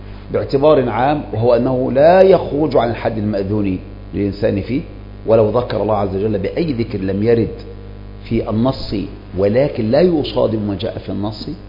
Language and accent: Arabic; Egypt; ومن هنا ينتشر عندنا في مصر يا هو